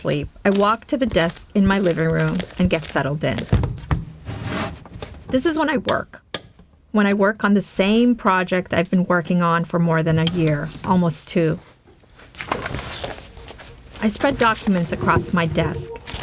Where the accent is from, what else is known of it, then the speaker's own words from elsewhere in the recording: Afghanistan; English is a second language; I grew up in Afghanistan, right next door to Iran. We share the same language, Farsi, and a 572-mile border.